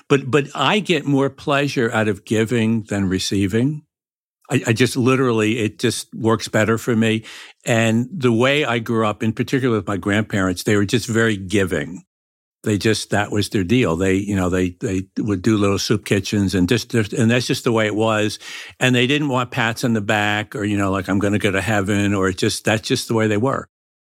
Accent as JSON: {"language": "English", "town": "Newburgh", "region": "New York", "country": "United States", "tie": "born or raised there", "said": "I think a piece of it is growing up in Newburgh, it was a 7 or 8 acres, my grandmother's, it was just woods."}